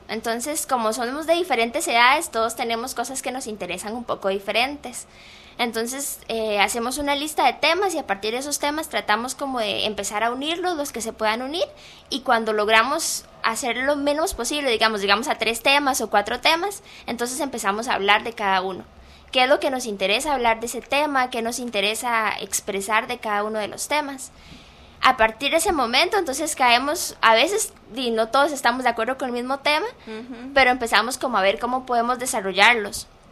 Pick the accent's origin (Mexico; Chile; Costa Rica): Costa Rica; yo soy nativa de la zona sur, más estudié aquí en el Valle Central, y con el tiempo uno tiene como una idea de regresar a sus orígenes, a su tierra natal.